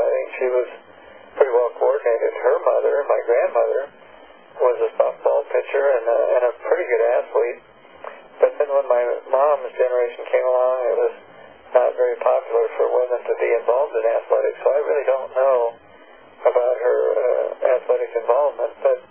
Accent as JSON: {"language": "English", "town": "Hastings", "region": "Nebraska", "country": "United States", "tie": "born or raised there", "said": "I was born in Hastings, Nebraska, in 1937, and lived there most of my early life"}